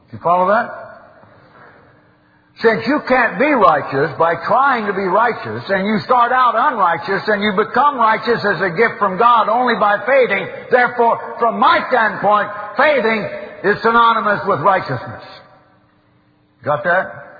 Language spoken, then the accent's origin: English; Oroville, California, United States; teenagers used to show off their ability to crack the English walnuts up in Orville, in my hometown.